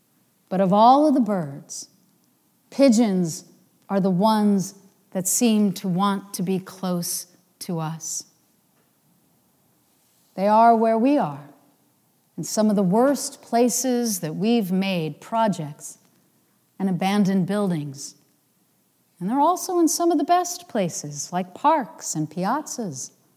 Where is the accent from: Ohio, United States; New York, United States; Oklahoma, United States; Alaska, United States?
New York, United States; as a kid growing up in New York, my father used to say to stay away from them.